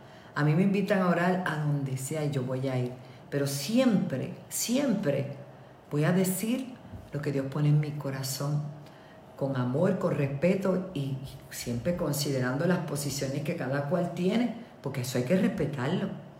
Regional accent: Puerto Rico; Hoy yo le digo a mi pueblo Puerto Rico, a los líderes, a los que están en el Capitolio

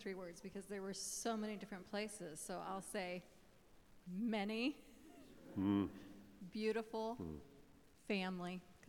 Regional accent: Cincinnati, Ohio, United States; For me, I'm from Cincinnati, Ohio, or that's that's the place that we lived the longest in my childhood

